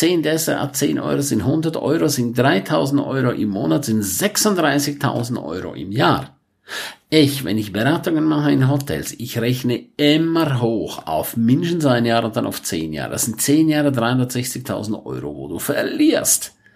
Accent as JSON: {"language": "German", "town": "St. Moritz", "region": "Graubünden", "country": "Switzerland", "lives_now": "Germany", "said": "In der Schweiz, da wo ich herkomme, in St. Moritz, gibt's sehr viele Handwerker."}